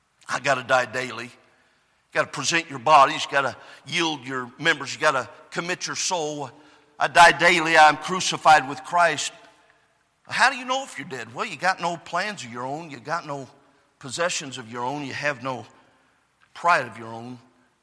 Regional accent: California, United States; I grew up in California, we didn't know anything about hockey.

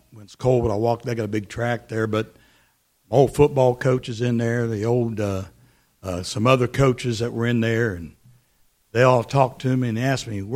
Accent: Lebanon, Ohio, United States; Being raised in Lebanon, and I was raised in Lebanon, Ohio, and because of that, I know a lot of people, and a lot of people know me.

